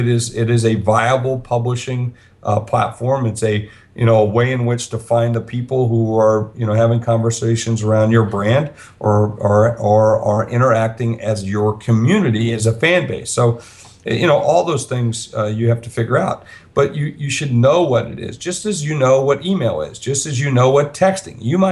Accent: South Dakota, United States; As you said, I'm from South Dakota, so I like to go home and go riding and like to do the things that we do out on our place and farm there.

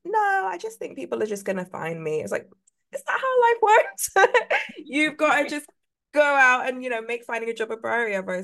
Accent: London, United Kingdom; I am from London, England. This awful accent.

